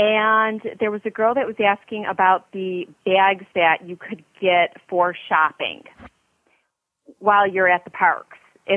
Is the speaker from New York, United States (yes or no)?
yes; Buffalo, New York, United States; I'm from Buffalo, New York.